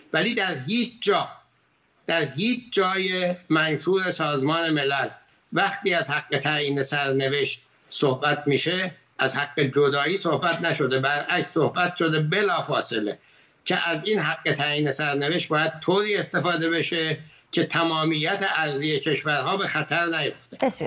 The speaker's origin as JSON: {"language": "Persian", "town": "Tabriz", "region": "East Azerbaijan", "country": "Iran", "tie": "born there", "said": "من متولد تبریز هستم."}